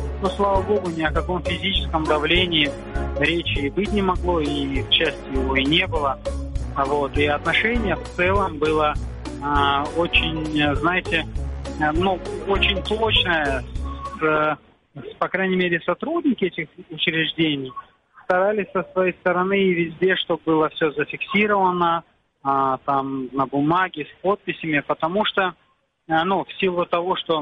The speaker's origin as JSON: {"language": "Russian", "region": "Crimea", "country": "Ukraine", "said": "Вот сейчас я еду домой. И как, в принципе, мы, крымские татары"}